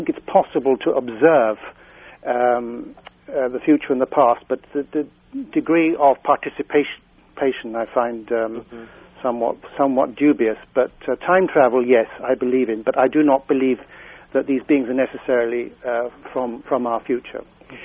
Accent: England, United Kingdom; Being English and quite relatively young at the time, I thought, well, you know, we English, we don't talk to people unless we've been introduced.

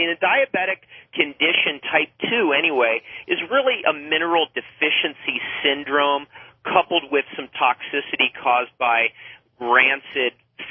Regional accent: United States; now in Ontario, Canada; I have a place here in Ontario, Canada, even though I'm an American.

